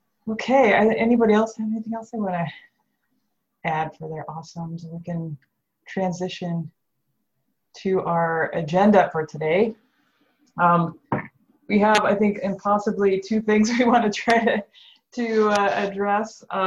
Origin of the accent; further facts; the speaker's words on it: Omaha, Nebraska, United States; from Omaha. I'm in Omaha, Nebraska.